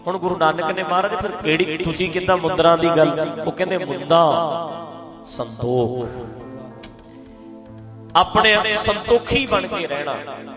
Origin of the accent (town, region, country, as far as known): Punjab, India